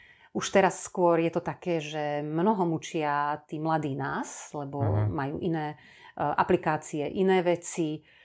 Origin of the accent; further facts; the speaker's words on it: Dechtice, Trnava Region, Slovakia; ako náhle som povedala, že som z Dechtíc